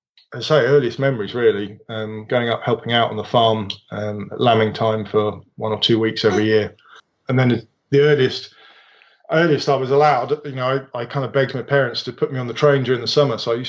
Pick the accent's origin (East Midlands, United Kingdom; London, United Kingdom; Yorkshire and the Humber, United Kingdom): London, United Kingdom; I was born actually in London, I think even within the sound of Bow Bells, technically, but my parents moved out to kind of southeast London, Kent way, when I was about 6 months old. Spent my whole childhood there up until I left to go to university.